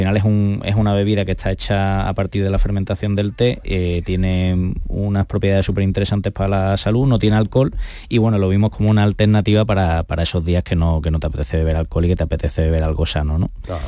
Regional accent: Cádiz, Andalusia, Spain; also born or lived in Madrid; now in Chicago, United States; somos los dos andaluces, él es de Granada y yo soy de Cádiz, paisano tuyo

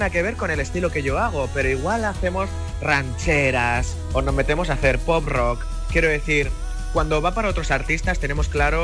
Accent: Murcia, Region of Murcia, Spain; Yo como soy de Murcia sería papá Levante.

